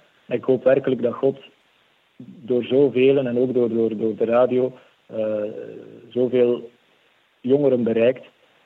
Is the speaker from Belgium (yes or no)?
yes; Sint-Maria-Oudenhove, East Flanders, Belgium; Ik kom uit Sint Maria Oudenhoven. Dat is een heel klein dorp, maar waar Maria heel aanwezig is.